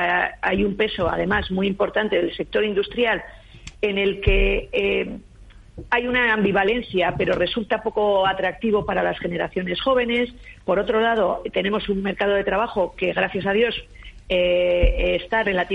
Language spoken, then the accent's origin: Spanish; Vitoria, Basque Country, Spain; Bueno, soy de Vitoria.